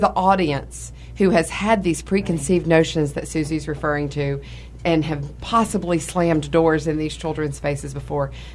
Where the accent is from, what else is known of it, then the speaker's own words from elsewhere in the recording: Mississippi, United States; I was just home in my hometown of Mississippi this past week